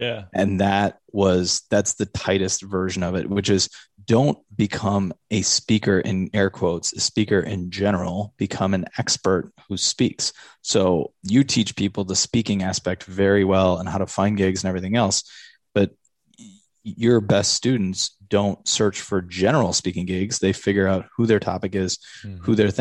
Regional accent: Eau Claire, Wisconsin, United States; I mean, I grew up in Eau Claire where there was Old Country Buffet

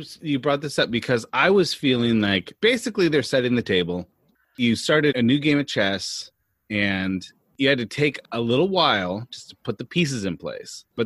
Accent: California, United States; born or raised there

